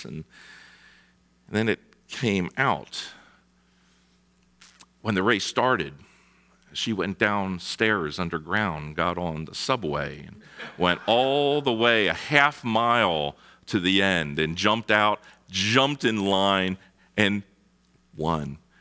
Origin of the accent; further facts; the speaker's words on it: East Coast, United States; I'm from the East Coast. Don't throw me out.